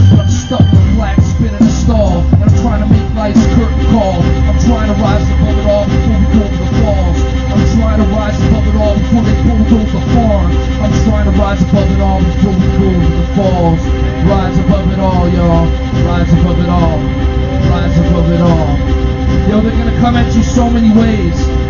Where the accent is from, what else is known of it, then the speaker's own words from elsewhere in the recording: Los Angeles, California, United States; I grew up in Los Angeles. I was a city boy, kind of worked into the capitalist system.